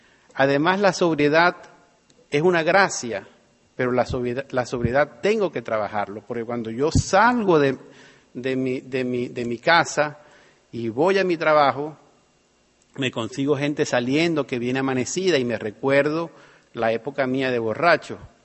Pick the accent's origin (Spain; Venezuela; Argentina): Venezuela; now in Miami, United States; Yo me fui de Venezuela a Estados Unidos hace cuatro años y vivo en Miami